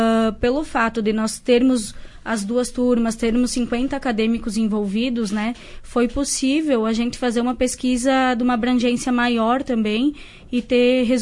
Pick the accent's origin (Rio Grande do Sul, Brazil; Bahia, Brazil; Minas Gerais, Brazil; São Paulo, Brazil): Rio Grande do Sul, Brazil; Marau; nós somos aqui de Marau, mas nós temos colegas que moram em municípios da região.